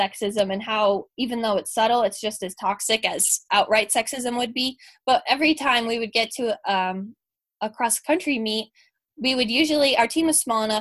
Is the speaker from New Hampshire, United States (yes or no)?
yes; New Hampshire, United States; now in West Virginia, United States; And I was definitely in a culture shock when I moved to West Virginia from New Hampshire.